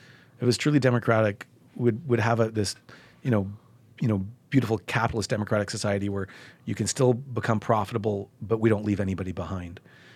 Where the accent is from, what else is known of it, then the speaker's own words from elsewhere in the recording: Canada; I'm a Canadian.